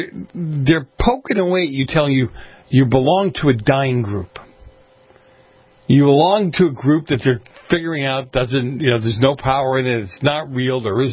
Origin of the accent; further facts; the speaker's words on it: Boston, Massachusetts, United States; I grew up on the East Coast, as some of you know, in Boston.